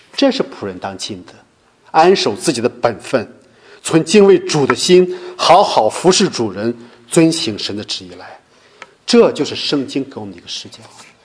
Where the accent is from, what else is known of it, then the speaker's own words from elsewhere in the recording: Shandong, China; 我们中国君子就是这样的，我们山东人尤其如此，特别想让别人夸自己是个好人